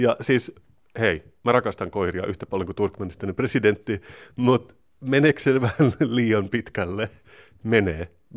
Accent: Turku, Southwest Finland, Finland; Itse olen kasvanut Turussa, eli melkein saaristossa.

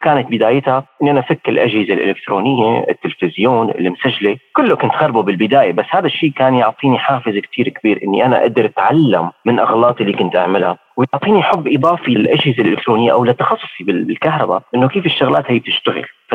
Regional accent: Syria; من سوريا، وهذه قصتي.

